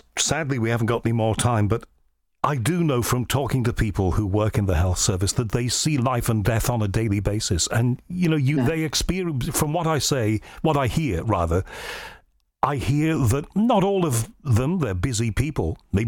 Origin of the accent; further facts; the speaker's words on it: Liverpool, North West England, United Kingdom; I'm from Liverpool